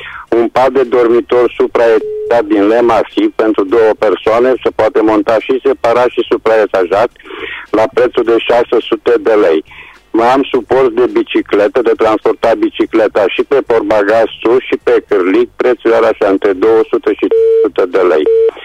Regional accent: Reșița, Caraș-Severin, Romania; sunt din Reșița

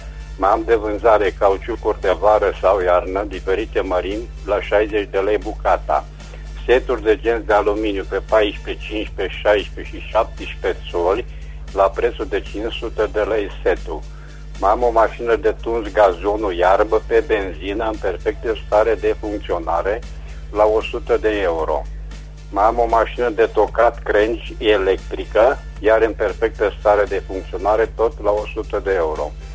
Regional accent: Reșița, Caraș-Severin, Romania; sunt din Reșița

